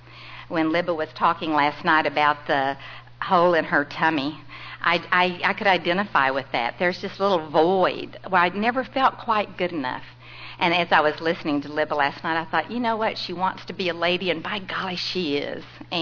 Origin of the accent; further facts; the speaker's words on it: San Antonio, Texas, United States; also born or lived in Midland; After I was born in Midland, my family moved to San Antonio, and that's where I grew up.